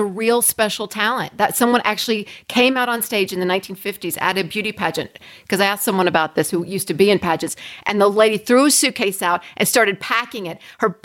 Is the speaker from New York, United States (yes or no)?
no; Tennessee, United States; I'm from Tennessee, so I know that world.